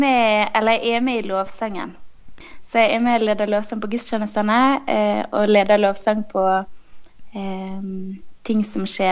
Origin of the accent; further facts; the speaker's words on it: Gursken, Møre og Romsdal, Norway; also born or lived in Bergen; now in Israel; Jeg kommer fra Sunnmøre, og jeg kommer jo fra verdens navle, som er Gursken.